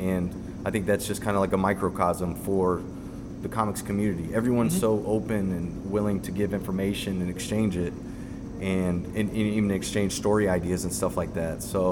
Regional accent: Midwest, United States; You know, just being a Midwesterner, I was like, okay, I need to find my audience

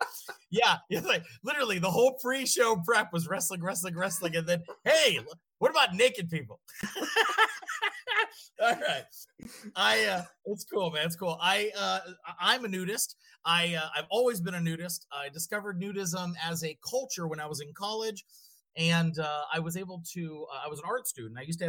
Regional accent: Pennsylvania, United States; I grew up in Pennsylvania and pretty close to the Ohio border.

